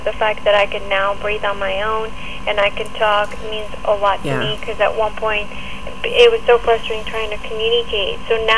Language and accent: English; Mexico; because I grew up in Mexico, I was born and raised there.